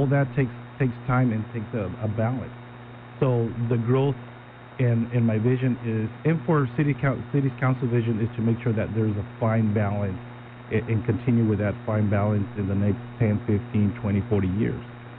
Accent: Philadelphia, Pennsylvania, United States; I remember when we had the Gallagher Pool on Somerton Avenue. I lived across the street, across the city

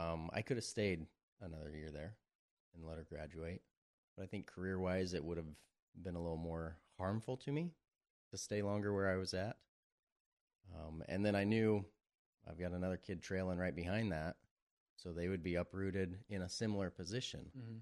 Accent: Washington, United States; now in New Mexico, United States; We moved from Washington State to New Mexico. And that one, you know, both Chelsea and I were born and raised in Washington State.

